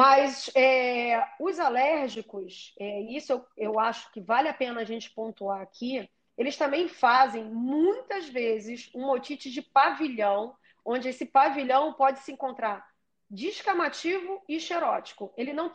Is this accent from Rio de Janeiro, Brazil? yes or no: yes; Rio de Janeiro, Brazil; Eu sou do Rio, então raças que eu vejo muito aqui